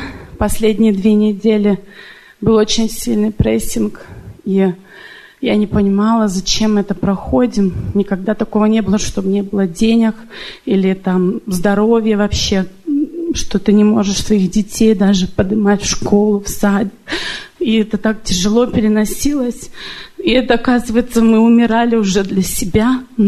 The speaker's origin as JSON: {"language": "Russian", "country": "Germany", "said": "я тоже из Германии."}